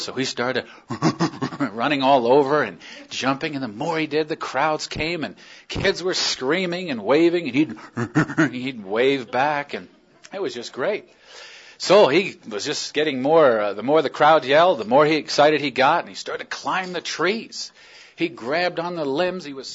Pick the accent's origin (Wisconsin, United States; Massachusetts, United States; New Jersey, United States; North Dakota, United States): New Jersey, United States; I grew up in New Jersey. That's a state way on the other end.